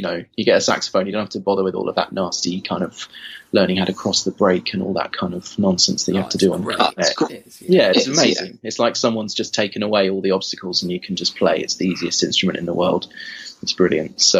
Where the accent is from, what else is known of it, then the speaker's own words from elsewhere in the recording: Watford, East of England, United Kingdom; And then my one was in Watford. I'm from Watford, and this was at Watford Boys Grammar School, and he used to run this jazz group.